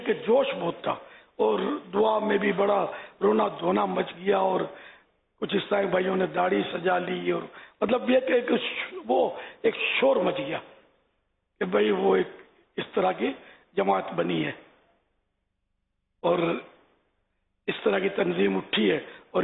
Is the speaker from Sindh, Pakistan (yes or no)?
yes; Karachi, Sindh, Pakistan; 6 ماہ کی عمر تھی اس وقت میری. تو یہ میں کراچی میں ہی پیدا ہوا.